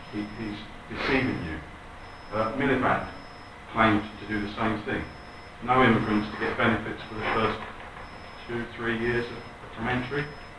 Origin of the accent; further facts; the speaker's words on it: London, United Kingdom; born there; now in Milton Keynes, United Kingdom; I was born in North West London, and I moved to Milton Keynes 38 years ago.